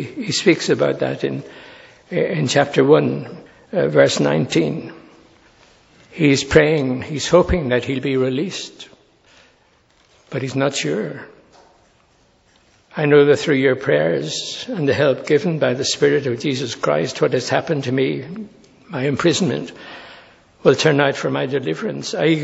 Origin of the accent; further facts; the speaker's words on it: Ireland; I find it difficult to say that as an Irishman.